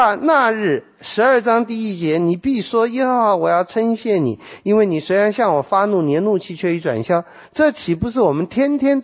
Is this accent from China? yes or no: no; Taiwan